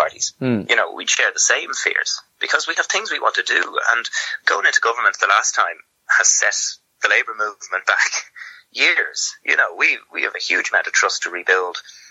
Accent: Dublin, Leinster, Ireland; I grew up, born and raised in South Dublin. I'm aware of the great things that happen in South Dublin.

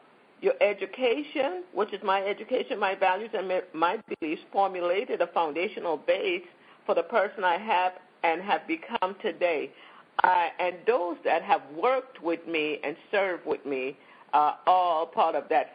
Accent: Saint Thomas, U.S. Virgin Islands; I'm from the Virgin Islands, St. Thomas, U.S. Virgin Islands originally.

